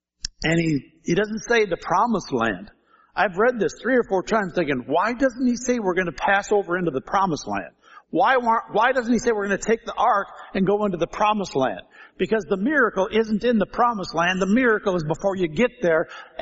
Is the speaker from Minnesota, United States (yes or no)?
yes; St. Paul, Minnesota, United States; I grew up in St. Paul, right on the cliffs there, on the east side, looking down at the Mississippi River.